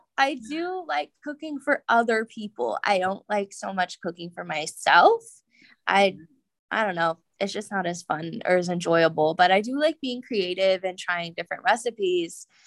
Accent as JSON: {"language": "English", "region": "Florida", "country": "United States", "tie": "born or raised there", "also_born_or_lived": "New Jersey", "said": "I grew up in Florida, but I was born in Jersey, and that's what my family's always called it."}